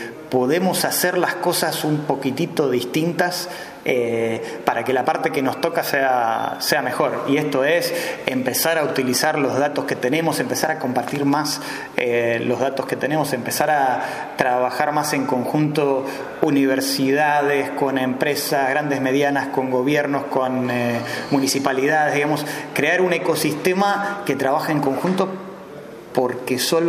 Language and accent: Spanish; Argentina; y digo nos, como por ahí, desde parado como argentino, nos cuesta pensar en que podemos diseñar el futuro